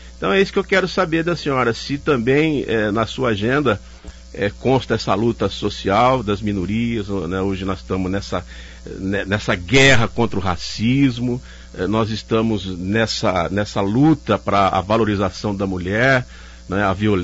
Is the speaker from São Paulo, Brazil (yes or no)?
yes; Valinhos, São Paulo, Brazil; Aliás, cresci em Valinhos, ia nos bailes do Rigeza, de carnaval.